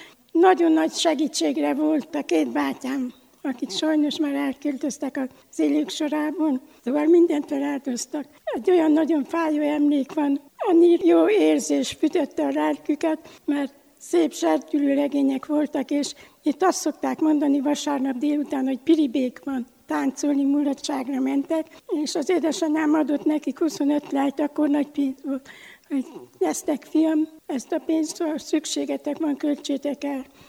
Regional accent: Csíkborzsova, Harghita, Romania; moved away as an adult; now in Budapest, Hungary; De 99-ben mentem Magyarországra, ugyanis a 2 gyermekem kitelepedett, én még mentem családegyesítőnek a gyerekekkel.

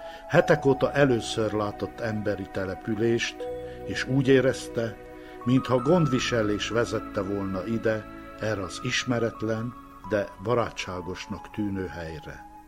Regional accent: Csíkmadaras, Harghita, Romania; Tavaly Csíkszeredából jövök haza Madarasra

